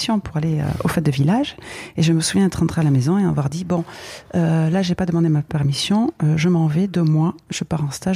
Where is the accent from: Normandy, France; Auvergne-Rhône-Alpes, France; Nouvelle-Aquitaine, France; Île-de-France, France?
Nouvelle-Aquitaine, France; Biarritz; m'a dit, donc savait que j'étais de Biarritz et tout ça